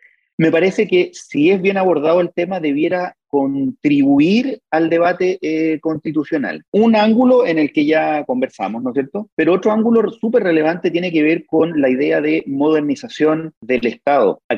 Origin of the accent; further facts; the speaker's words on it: Chile; somos todos los chilenos